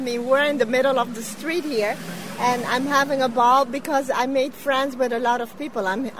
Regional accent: Curaçao; I'm an artist from Curaçao, that's Dutch Caribbean. So it's an island in the Caribbean. It's a beautiful island.

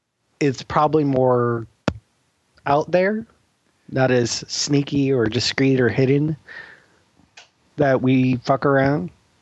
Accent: Minnesota, United States; Thank you, Minnesota. My home state of Minnesota.

